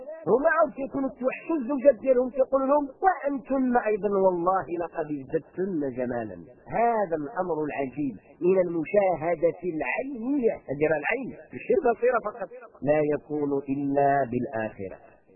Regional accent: Morocco; احنا عندنا في المغرب لأنه قضية جغرافية

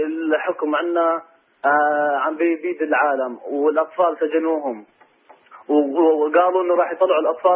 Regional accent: Daraa, Daraa Governorate, Syria; moved away; أنا حاليا برا درعا، كنت بدرعا وخرجت برا درعا وقت الأحداث

